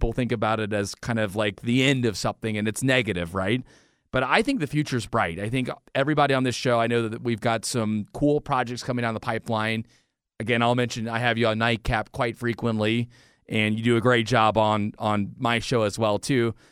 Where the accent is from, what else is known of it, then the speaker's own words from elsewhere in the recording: Atlanta, Georgia, United States; I grew up in Atlanta. I love the Falcons.